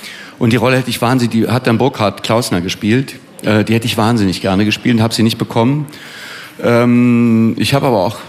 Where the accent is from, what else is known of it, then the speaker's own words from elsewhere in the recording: Berlin, Germany; born there; Ich, einmal bin ich Berliner, und gebürtiger Berliner, Westberliner in dem Fall.